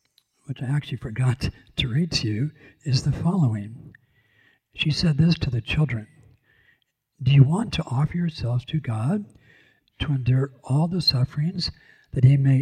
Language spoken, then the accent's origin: English; California, United States; moved away as an adult; I was 24 years of age just a few years ago when I came here. And I came from California, and I grew up in the 50s and early 60s.